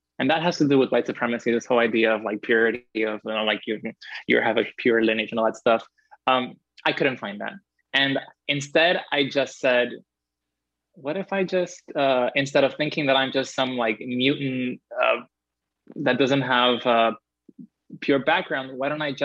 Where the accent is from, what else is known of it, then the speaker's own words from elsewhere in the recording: Cuba; Cuba is used to living in shitty conditions, but many people are, and queer people, especially in my hometown, which is, you know, very rural too.